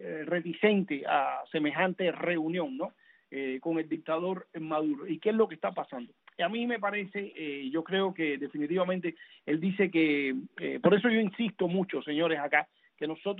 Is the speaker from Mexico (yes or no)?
no; Cuba; nosotros como cubanos